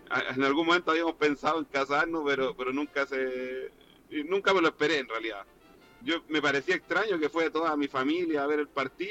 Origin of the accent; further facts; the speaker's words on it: Rinconada, Valparaíso, Chile; Yo soy de Rinconada de los Andes, pero me enamoré de Quintero, de su gente, de ese pueblo